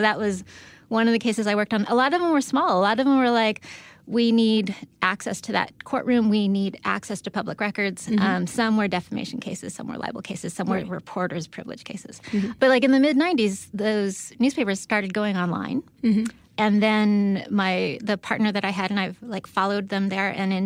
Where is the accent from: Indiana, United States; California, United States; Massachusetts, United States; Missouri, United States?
California, United States; San Diego; No, I'm from San Diego.